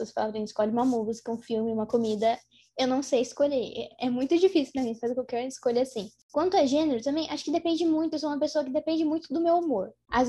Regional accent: Brazil; coisa dá errado é porque eu sou brasileira, gente.

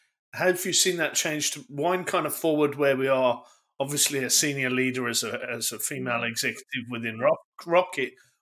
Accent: United Kingdom; I don't know much about Japanese afternoon tea ceremonies, but I'd love to being a Brit.

